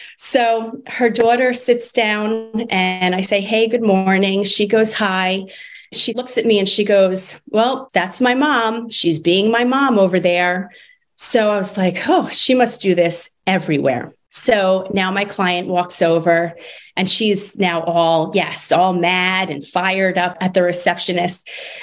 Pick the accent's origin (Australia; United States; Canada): United States; New Jersey; No offense to New Yorkers. I'm originally from Jersey, so no offense.